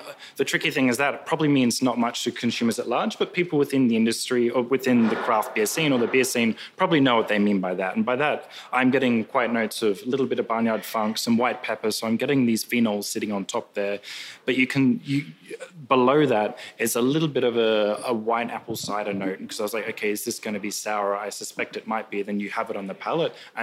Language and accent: English; Australia; growing up in Oz, this has always been one of my favorite beers and breweries to have out there.